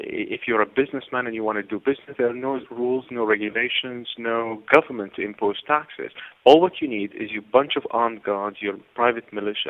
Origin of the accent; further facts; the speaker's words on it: Baghdad, Baghdad Governorate, Iraq; I come from Iraq, and I grew up in Baghdad